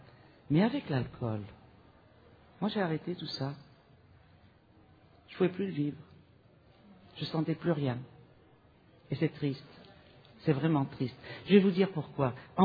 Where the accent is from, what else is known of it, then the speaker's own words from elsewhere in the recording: Tunisia; born there; Et je suis née en Tunisie. Et en Tunisie, c'est un protectorat français, c'est pour ça que je parle français.